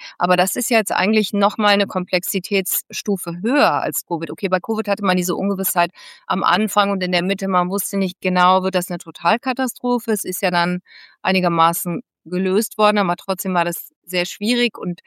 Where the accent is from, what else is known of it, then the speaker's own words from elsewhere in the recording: United States; German is a second language; vor allen Dingen als Amerikaner, die ich ja bin